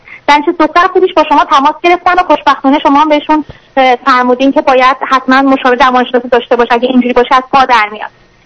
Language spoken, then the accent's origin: Persian; Iran; moved away; چون ما تازه از ایران اومدیم